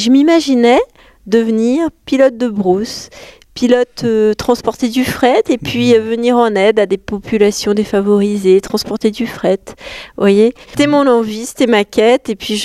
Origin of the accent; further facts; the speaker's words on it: Noirétable, Auvergne-Rhône-Alpes, France; Oui, j'ai grandi à Noirétable, à 30 km de Roanne.